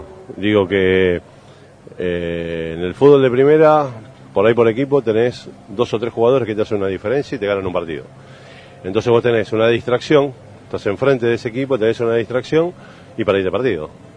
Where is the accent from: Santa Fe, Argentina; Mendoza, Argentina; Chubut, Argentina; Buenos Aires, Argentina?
Buenos Aires, Argentina; yo soy de Capital